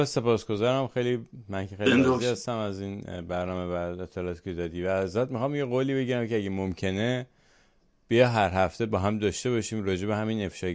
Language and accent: Persian; Iran; حداقل ما کار خودمون رو انجام میدیم به عنوان یک ایرانی